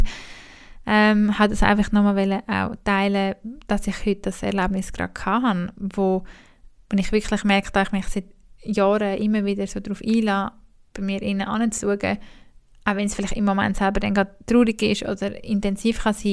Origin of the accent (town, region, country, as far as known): Switzerland